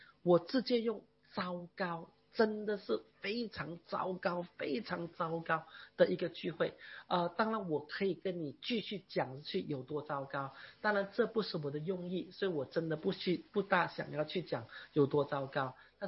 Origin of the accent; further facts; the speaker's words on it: China; 他们确实很多时候就看不起我们中国人这样。